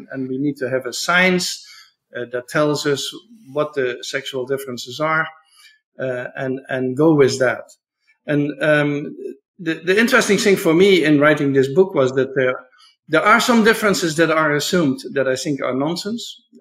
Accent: Netherlands; now in United States; So for me, you know, I'm from the Netherlands

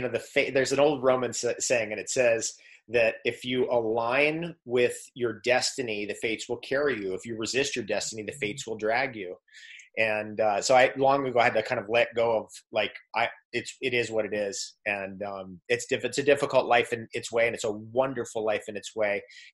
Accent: Iran; first language Farsi; English is a second language; now in United States; 79, we had to flee the country basically. And so we came to live 100% of the time in America. But my first language was actually Farsi, not English. And I still speak Farsi, at least a little bit.

